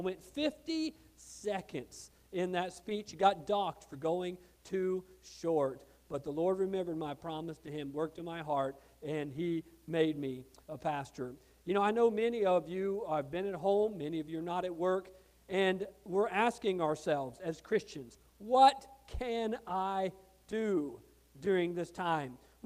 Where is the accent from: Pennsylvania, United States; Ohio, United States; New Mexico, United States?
New Mexico, United States; I am from New Mexico. I was the son of a missionary kid.